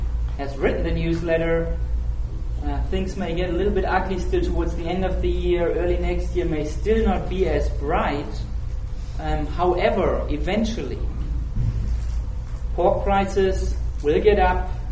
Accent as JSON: {"language": "English", "country": "Germany", "also_born_or_lived": "Korea", "lives_now": "United States", "said": "So I'm from Germany. I've been with PI for a number of years, have been 3.5 years in Korea for them, and for the last year I've been here in the US."}